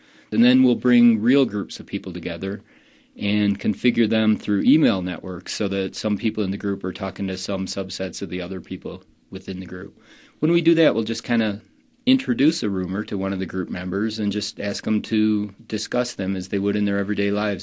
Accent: Ohio, United States; because when I was growing up in Ohio, we had similar rumors, only they weren't alligators, they were pet snakes.

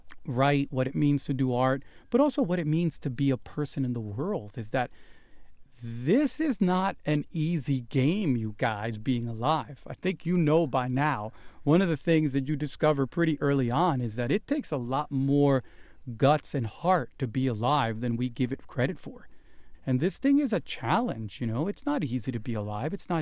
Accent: Villa Juana, Distrito Nacional, Dominican Republic; I came out of a barrio. I am from Villajuana, you know.

